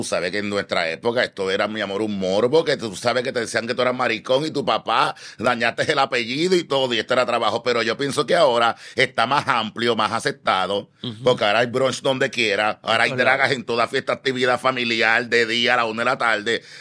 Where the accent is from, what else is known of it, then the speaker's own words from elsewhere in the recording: Puerto Rico; yo me crié en La Perla